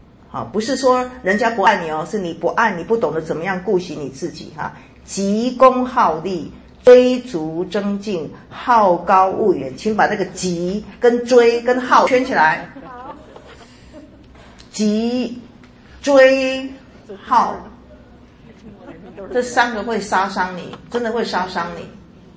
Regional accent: Taiwan; 我发现我们台湾人还比较知道我们中国的历史

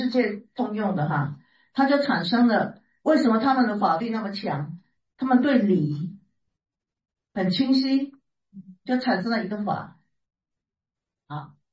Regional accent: China; 好，我用我们中国人的概念哈。

